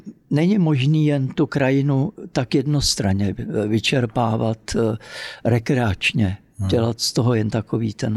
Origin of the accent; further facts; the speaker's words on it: Prague, Czechia; protože jsem Pražák, to nesmím jako zapírat